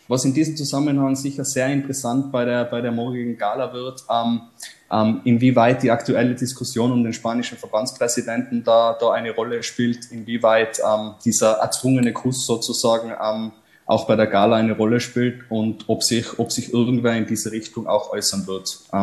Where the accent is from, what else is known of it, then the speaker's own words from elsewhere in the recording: Tyrol, Austria; dass man da als Tiroler sozusagen in die große weite Fußballwelt eintauchen kann